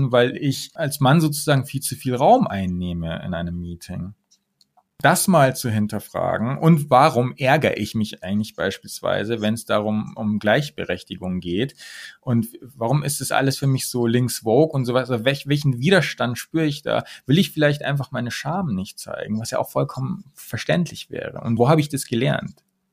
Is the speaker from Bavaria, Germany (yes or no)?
yes; Munich, Bavaria, Germany; ich komme aus München und ich bin so privilegiert